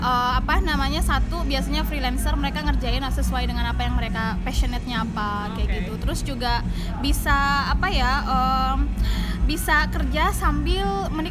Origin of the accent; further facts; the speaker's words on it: Sungai Penuh, Jambi, Indonesia; Orang aslinya orang Kerinci, orang Sungai Penuh.